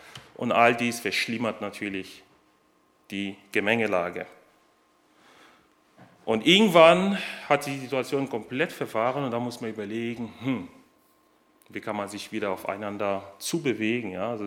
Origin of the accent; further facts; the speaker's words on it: Hoffenheim, Baden-Württemberg, Germany; wir kommen aus Hoffenheim, meine Frau und ich, da sind wir Gemeindemitglieder